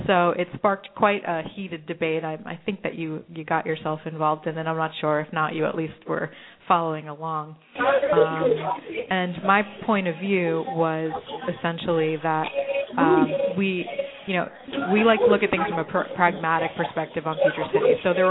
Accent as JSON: {"language": "English", "town": "Queens", "region": "New York", "country": "United States", "tie": "born or raised there", "said": "Queens, where I grew up. And then once I moved to Manhattan, I got rid of my car, and it just, for me as a New Yorker"}